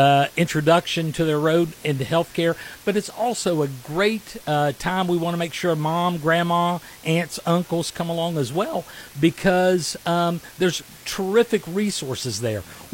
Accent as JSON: {"language": "English", "town": "Charleston", "region": "West Virginia", "country": "United States", "tie": "born or raised there", "said": "I grew up in the Kanawha Valley. I'm an East End guy. Went to Charleston High School, went to WVU, came back."}